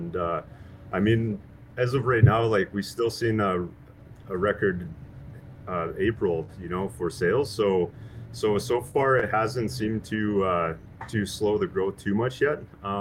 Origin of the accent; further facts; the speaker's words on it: Alberta, Canada; And I was actually born and raised in Alberta as well.